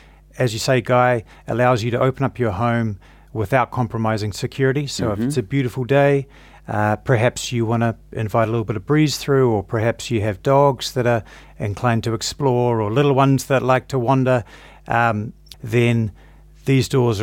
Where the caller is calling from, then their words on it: Auckland, New Zealand; I'm calling in from Auckland, New Zealand